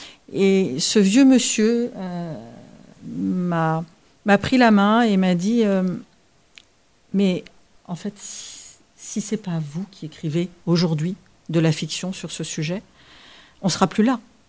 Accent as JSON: {"language": "French", "town": "Dijon", "region": "Bourgogne-Franche-Comté", "country": "France", "tie": "born there", "said": "Je suis née à Dijon, c'est une ville que j'aime beaucoup."}